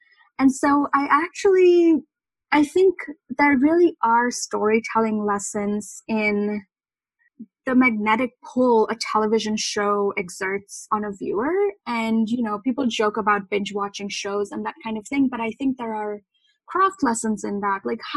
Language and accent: English; India; growing up in India, we were definitely exposed to all of these American things